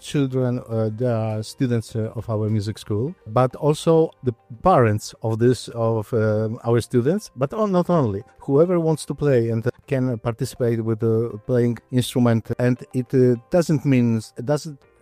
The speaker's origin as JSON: {"language": "English", "country": "Poland", "second_language": "English", "lives_now": "Kavala, Greece", "said": "I'm from Poland."}